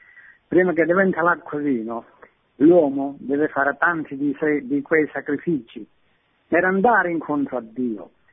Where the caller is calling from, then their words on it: Vibo Valentia, Calabria, Italy; sono da Debo Valentia.